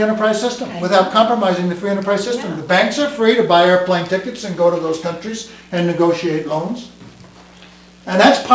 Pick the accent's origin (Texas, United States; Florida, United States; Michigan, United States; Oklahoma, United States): Florida, United States; I won't say elected him because I come from Florida and it's not clear in my mind that he was actually elected.